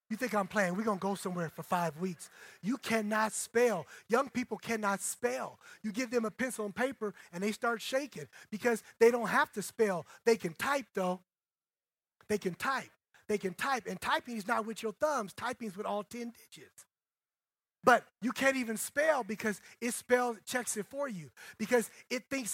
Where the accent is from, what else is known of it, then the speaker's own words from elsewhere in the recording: Indiana, United States; now in California, United States; I'm 50 years old, and I used to go to my grandparents' house. I'm from Indiana.